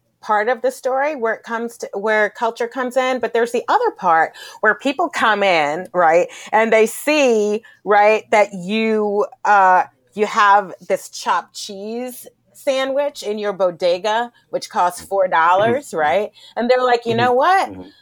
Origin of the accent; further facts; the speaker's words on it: New York, United States; I'm a New Yorker.